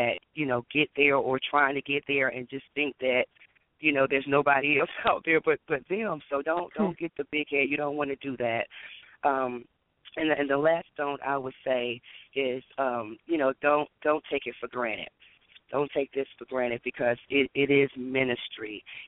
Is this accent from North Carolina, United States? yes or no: yes; Raleigh, North Carolina, United States; I am from Raleigh, North Carolina.